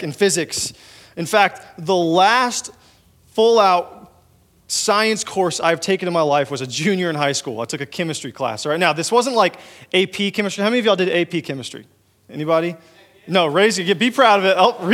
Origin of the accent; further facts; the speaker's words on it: Texas, United States; now in Missouri, United States; When I moved to Missouri, I'm originally from Texas.